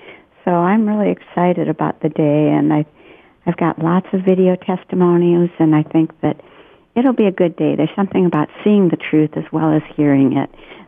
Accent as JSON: {"language": "English", "region": "Wisconsin", "country": "United States", "tie": "born or raised there", "said": "it's fun to be in my home state of Wisconsin."}